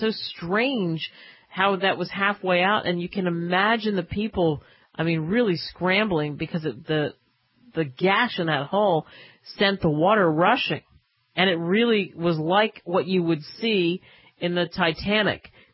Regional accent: New Jersey, United States; when I grew up in New Jersey, and there was a concrete ship, and it was called the Sunken Ship.

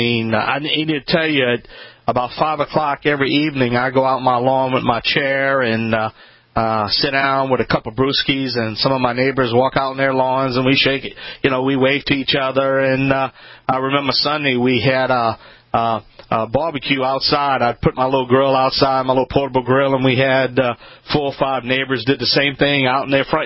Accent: Louisiana, United States; from the Bayou Land.

